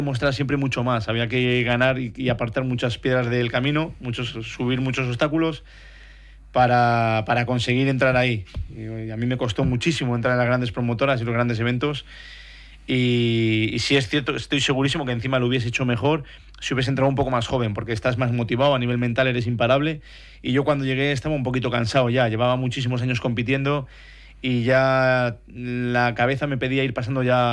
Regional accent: Spain; más siendo español, porque hay potencias, ¿no?

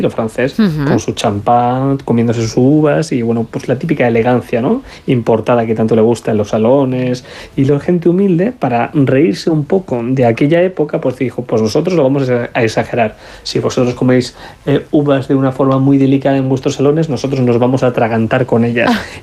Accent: Spain; Y así somos los españoles.

